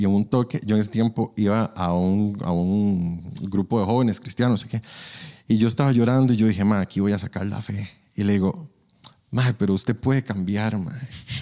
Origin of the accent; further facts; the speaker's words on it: Heredia, Costa Rica; Yo soy de Heredia. Entonces, la gente de Heredia tal vez van a recordar más el nombre que voy a decir más adelante.